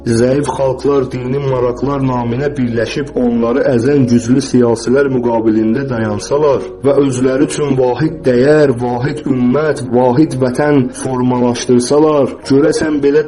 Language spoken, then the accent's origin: Azerbaijani; Baku, Azerbaijan; Mənim babam Zəngilanlı olduğu halda mən də Bakılıyam və şəhər uşağıyam.